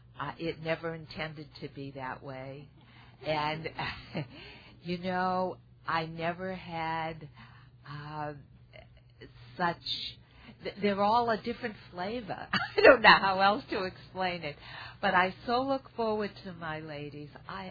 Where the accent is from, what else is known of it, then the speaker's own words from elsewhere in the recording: Boston, Massachusetts, United States; I come from Boston, where in the winter we have to hibernate, and here everything grows all year round